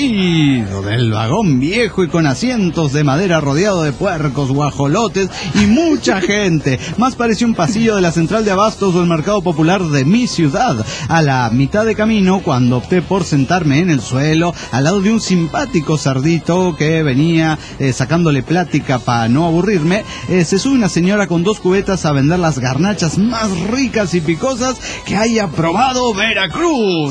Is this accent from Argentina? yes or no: yes; Mendoza, Argentina; de Mendoza, Argentina.